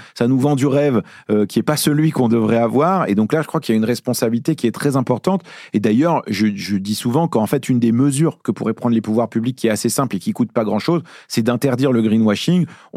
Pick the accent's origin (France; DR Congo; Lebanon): Lebanon; Beirut, Beirut Governorate; moved away; moi, je suis libanais, je suis né à Beyrouth, et ça fait très longtemps que je suis pas allé au Liban.